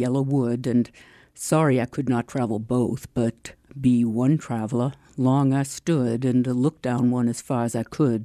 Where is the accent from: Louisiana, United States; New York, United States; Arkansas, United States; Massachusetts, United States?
Massachusetts, United States; Boston; I come from New England and I don't often get to use my real accent on the radio. And I grew up in Boston